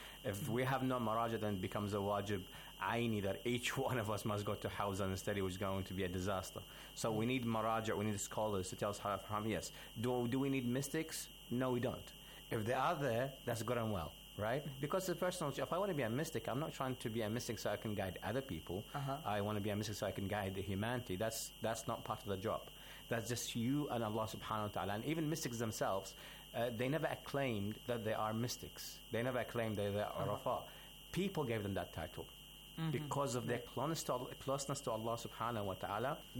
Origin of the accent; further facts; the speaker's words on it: Australia; I'm from Australia, but originally my parents are Arabs, so alhamdulillah, I got the blood in me. And I'm almost 8 years in the seminary of Qom as well.